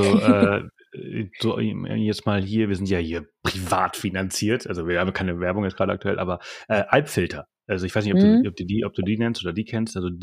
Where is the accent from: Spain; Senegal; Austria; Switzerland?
Spain; Ja, ist und bei uns in Spanien auch so.